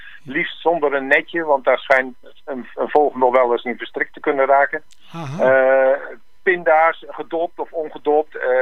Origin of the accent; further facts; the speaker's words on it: Noordoostpolder, Flevoland, Netherlands; born there; now in Koekange, Netherlands; Ik woon in Koekangen sinds 2001. Geboren in Noordoostpolder.